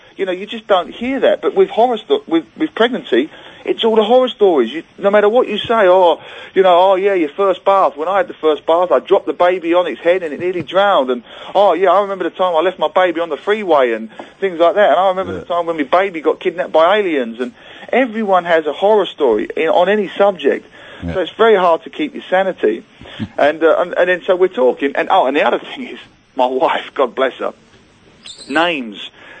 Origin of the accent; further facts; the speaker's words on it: Singapore; now in Geelong, Australia; We, because I'm originally from Singapore, you know, we launched it in Singapore in Southeast Asia